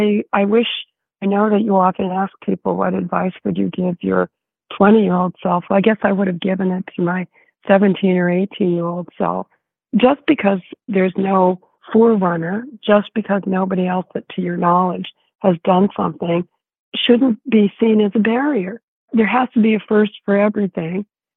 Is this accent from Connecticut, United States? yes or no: no; Minnesota, United States; I grew up in Minnesota, but my mother was a transplanted New Yorker, very unhappily transplanted.